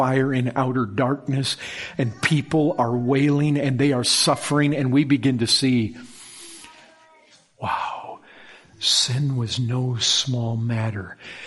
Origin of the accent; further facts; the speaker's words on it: Michigan, United States; But I can remember growing up in Michigan, we'd have these storms come through right before sunset